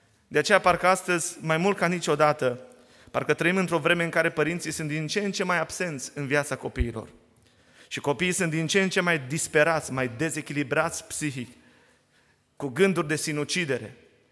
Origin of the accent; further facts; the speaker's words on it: Oradea, Bihor County, Romania; Eu sunt din Oradea